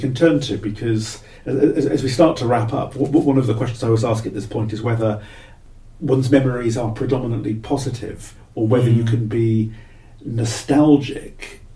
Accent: Cardiff, Wales, United Kingdom; because I'm from Cardiff originally, and I remember walking down the streets of Cardiff.

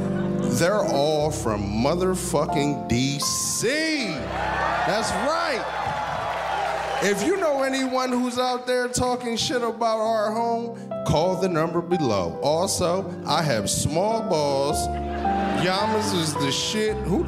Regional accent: Harrisburg, Pennsylvania, United States; I do not. I'm from Pennsylvania.

